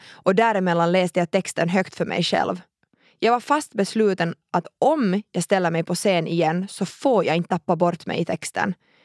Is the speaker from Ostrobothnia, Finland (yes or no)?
no; Ekenäs, Uusimaa, Finland; now in Oslo, Norway; När jag flyttade till Oslo kände jag ingen där. Hemma i Ekenäs hade jag alltid sjungit i kör